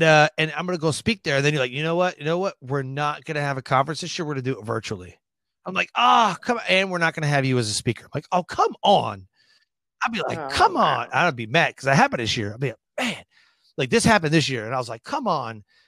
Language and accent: English; Michigan, United States; You know, I grew up in Michigan, so we had all four seasons.